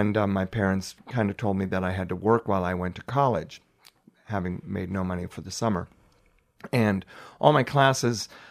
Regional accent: Seattle, Washington, United States; I grew up in Seattle, Washington, and I went to Central Washington State College in Ellensburg.

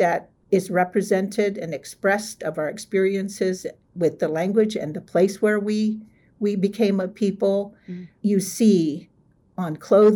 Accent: Arizona, United States; first language Hopi; English is a second language; And then I went to school at age six in a local school on the reservation where I learned English. But those first 6 years were all about hearing and speaking the language, learning about the culture through the traditions, through the practices, everything that is Hopi.

